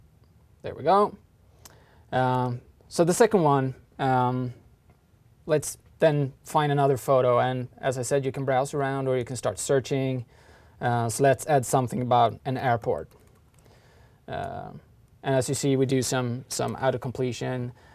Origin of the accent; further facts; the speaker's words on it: Sweden; English is a second language; So as you say, I came from Sweden and I travel a lot.